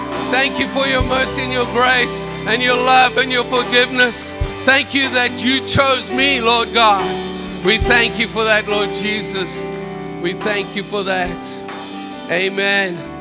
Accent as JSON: {"language": "English", "country": "Zimbabwe", "tie": "born there", "said": "I'm actually from Zimbabwe, born in Zimbabwe. I know I don't look like a Zimbabwean, but I am one. And it's good to go home."}